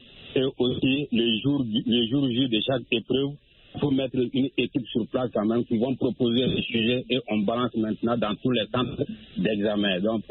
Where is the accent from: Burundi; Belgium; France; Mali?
Mali; chez nous, au Mali